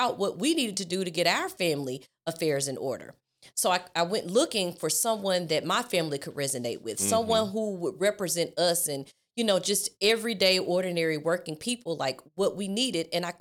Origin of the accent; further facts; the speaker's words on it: Jackson, Mississippi, United States; Yes, yeah, so I was raised in Jackson, Mississippi, a product of Jackson Public Schools